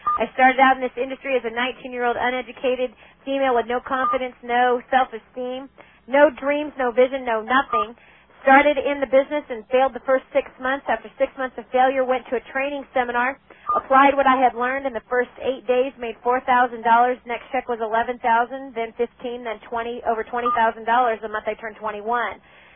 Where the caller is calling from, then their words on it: Santa Barbara, California, United States; I'm calling you from Santa Barbara, California. It's a beautiful sunny day here in Santa Barbara, gorgeous ocean.